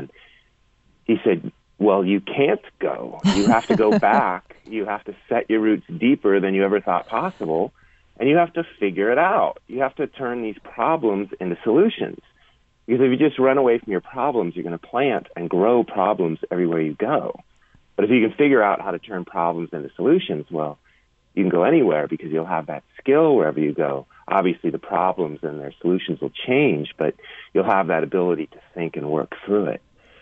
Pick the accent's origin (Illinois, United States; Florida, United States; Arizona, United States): Arizona, United States; Tucson; my drive was initially kicked in by growing up in Tucson, a dry land community, and seeing our water situation get worse over time